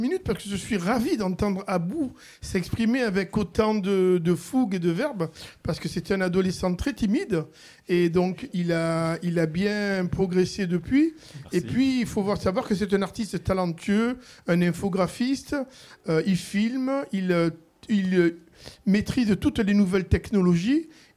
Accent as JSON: {"language": "French", "region": "Provence-Alpes-Côte d'Azur", "country": "France", "said": "réputation que je ne voulais pas dire que j'étais la Busserine. Je faisais bien le distinguo en disant « je suis de Saint-Barthélemy 3 »."}